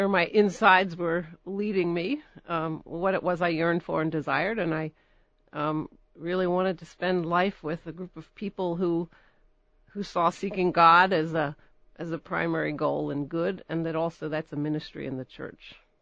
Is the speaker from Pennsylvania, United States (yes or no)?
yes; Pennsylvania, United States; Originally from Pennsylvania.